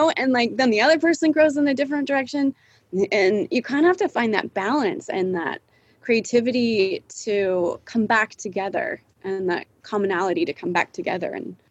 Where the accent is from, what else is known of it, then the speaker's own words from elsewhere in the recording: Montana, United States; also born or lived in California; I was born in California. I was born in the Bay Area. And then, funny enough, we moved to Montana. My parents said we're going on vacation. And they moved us to Montana.